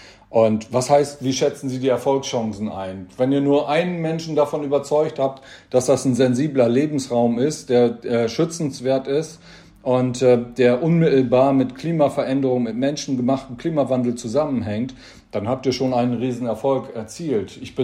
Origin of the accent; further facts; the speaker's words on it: Germany; Und ich bin am Wattenmeer groß geworden und kenne das von meiner Kindheit aus.